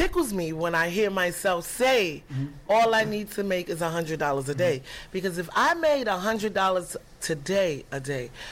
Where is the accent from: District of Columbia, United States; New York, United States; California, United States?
New York, United States; New York City; born there; And I was born in Harlem, Manhattan, and the saying in Harlem is, no sleep, get money.